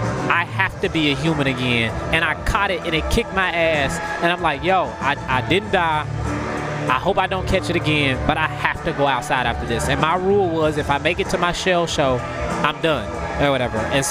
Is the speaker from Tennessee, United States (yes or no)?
yes; Memphis, Tennessee, United States; Yes, I grew up in Memphis. I grew up, like, outside, like Shelby County, so, like, kind of close to Germantown, but I grew up out the way.